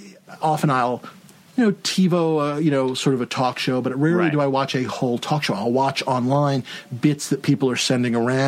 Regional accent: New York, United States; I grew up in New York and we'd come home from school and, you know, had keys

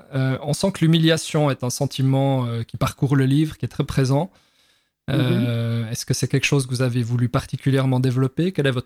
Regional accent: Switzerland; en tout cas en tant que Suisse qui ne connaît pas ce milieu

